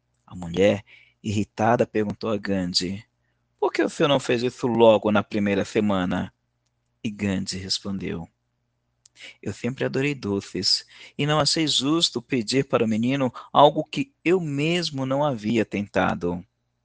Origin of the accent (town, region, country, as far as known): São Paulo, Brazil